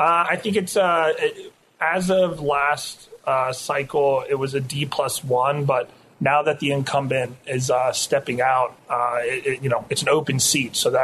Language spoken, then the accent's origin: English; Virginia, United States; Yeah, so I grew up in Spotsylvania County. I went into the ROTC program at Virginia Tech